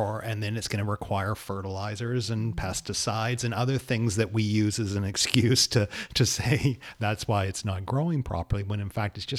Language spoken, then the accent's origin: English; Vancouver, British Columbia, Canada; I grew up in Vancouver, where I grew up in Lynn Valley, which it rains.